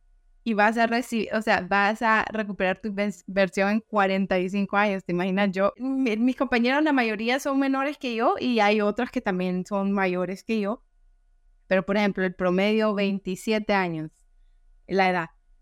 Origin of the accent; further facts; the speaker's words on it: El Salvador; o no sé si solo somos los salvadoreños.